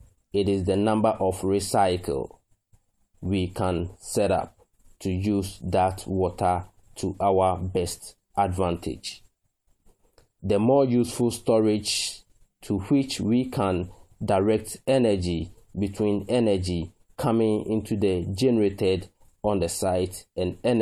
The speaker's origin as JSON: {"language": "English", "country": "Ghana", "said": "from Ghana and a founder of Call to Nature Permaculture."}